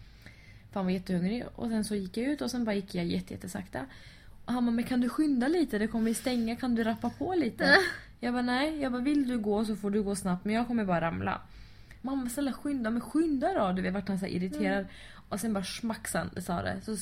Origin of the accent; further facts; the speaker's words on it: Texas, United States; Swedish is a second language; Jag är från Texas, jag lyssnar på podcast.